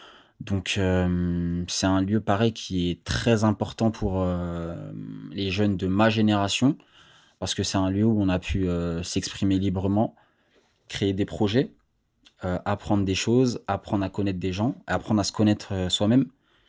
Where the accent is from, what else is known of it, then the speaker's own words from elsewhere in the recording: Paris, Île-de-France, France; Je suis né en 2000, j'ai grandi à Belleville, et j'ai rencontré tous mes amis dans ce quartier.